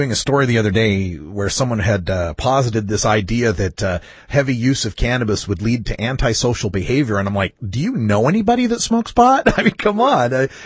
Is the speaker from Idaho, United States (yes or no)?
yes; Idaho, United States; now in Portland, United States; I'm originally from Idaho, a pretty, conservative area of the country